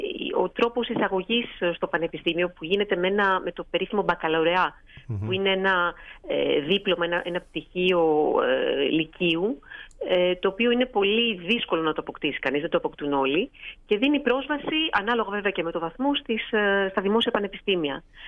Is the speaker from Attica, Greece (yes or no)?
yes; Athens, Attica, Greece; now in France; Η καταγωγή μου είναι από την Αθήνα, έχω γεννηθεί στην Αθήνα. Η καταγωγή από τον πατέρα μου από τη Φιώτιδα, από τη Σκάρφη Αλοκρίδας, και η καταγωγή της μητέρας μου από τα Βίλια Αττικής.